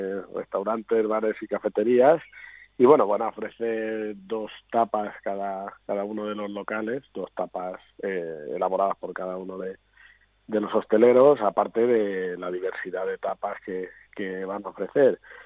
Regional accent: Salinas, Valencian Community, Spain; que soy de Salinas, ¿no?

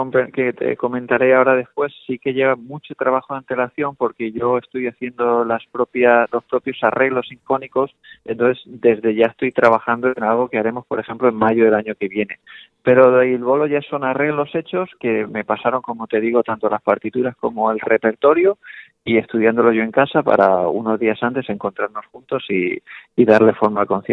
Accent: Aspe, Valencian Community, Spain; Yo siempre que puedo tengo en mente a ASPE, a mi pueblo, y en la medida de nuestras posibilidades llevar este tipo de conciertos allí, pues me ilusiona muchísimo.

